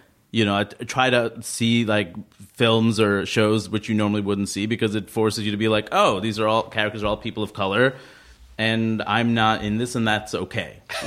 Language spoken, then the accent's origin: English; Queens, New York, United States; Especially, I grew up in Queens.